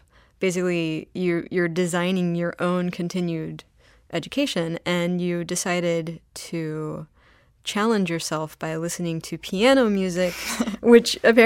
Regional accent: Texas, United States; I'm from Texas.

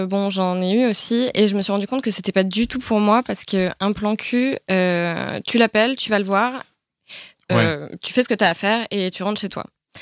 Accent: Paris, Île-de-France, France; j'ai 25 ans et je suis parisienne.

